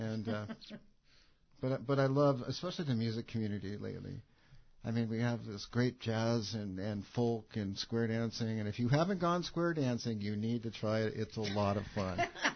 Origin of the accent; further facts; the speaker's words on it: Ketchikan, Alaska, United States; I was born and raised in Ketchikan, and I've been here since the late 50s.